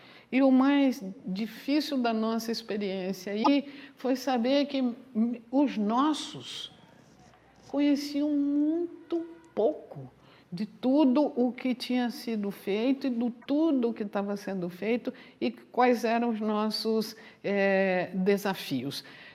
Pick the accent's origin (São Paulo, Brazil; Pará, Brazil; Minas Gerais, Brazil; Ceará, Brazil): Ceará, Brazil; born there; Avisa aos internautas, eu nasci no Ceará.